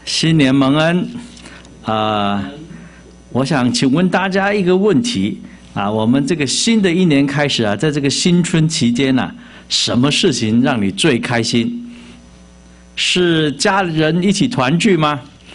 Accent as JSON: {"language": "Chinese", "country": "Taiwan", "said": "但是我们呢，我是从台湾来啊。"}